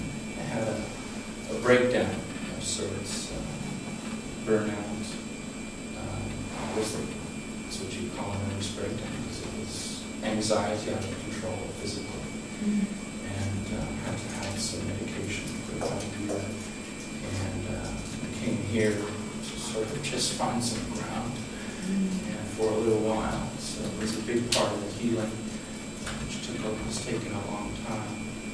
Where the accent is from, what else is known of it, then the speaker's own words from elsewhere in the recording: San Diego, California, United States; This was something that was very foreign to me growing up in San Diego, where in my youth group, the cool guy was someone who went out on weekends occasionally to beat up gays in the local parks when they found them.